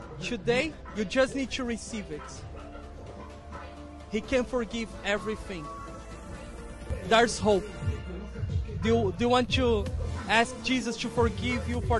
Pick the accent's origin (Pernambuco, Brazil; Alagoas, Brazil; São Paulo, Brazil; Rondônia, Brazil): São Paulo, Brazil; eu cresci na Quebrada, lá no fundão de São Paulo, num lugar chamado Cidade Tiradentes, nos anos 90